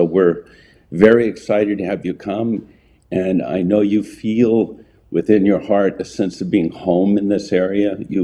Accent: San Diego, California, United States; I grew up in San Diego. My family was not believers at all.

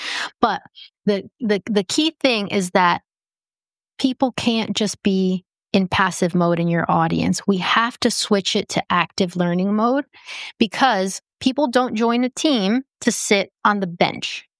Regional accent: New Jersey, United States; also born or lived in Costa Rica; now in Pennsylvania, United States; Okay, well, I was raised in New Jersey. Now I live in Pennsylvania, so the East Coast of the United States.

